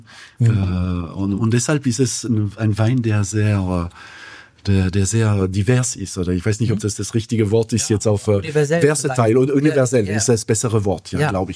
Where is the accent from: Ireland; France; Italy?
France; also born or lived in Munich; Ich bin Franzose.